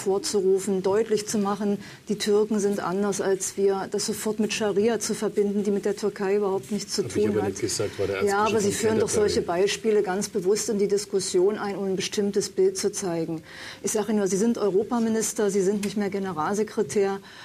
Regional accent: Dessau, Saxony-Anhalt, Germany; ich komme aus Dessau

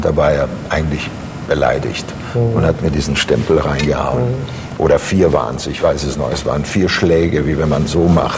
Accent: Croatia; now in Germany; So sehe ich das als Kroate.

